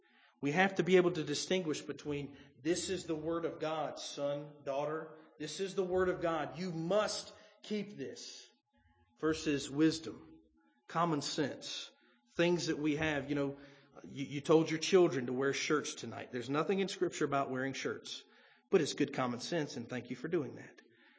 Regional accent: the South, United States; Now, once again, I come from the South. This is very prevalent.

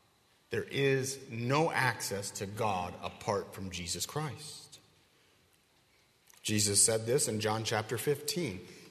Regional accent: Wisconsin, United States; also born or lived in Idaho / Minnesota / Georgia; now in Pittsburgh, United States; you all know I grew up in Wisconsin. And since living in Wisconsin, I lived for a time in Idaho, and I lived for a time in Minnesota, and I lived for a time in Georgia, and I live now in Pittsburgh, Pennsylvania.

